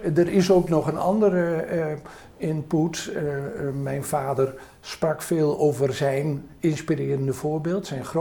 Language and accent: Dutch; Friesland, Netherlands; ik ben opgegroeid in Friesland als zoontje van de dominee.